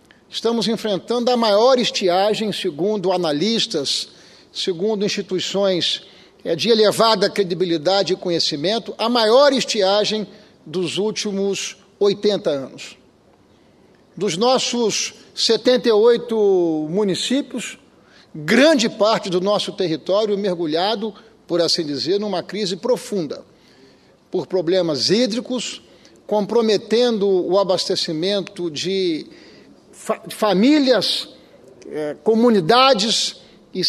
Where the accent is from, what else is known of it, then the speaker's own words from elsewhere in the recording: Espírito Santo, Brazil; a quem eu, como capixaba, presto toda a reverência